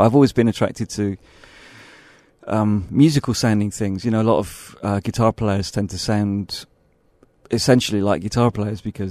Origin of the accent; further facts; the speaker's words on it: Bristol, South West England, United Kingdom; moved away as an adult; now in London, United Kingdom; I'm originally from a place called Bristol, which is on the West Coast.